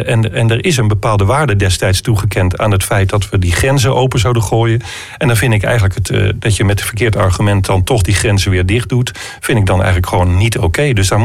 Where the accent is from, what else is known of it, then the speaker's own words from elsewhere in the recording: Groningen, Netherlands; dat wij als Groningers studenten moeten omarmen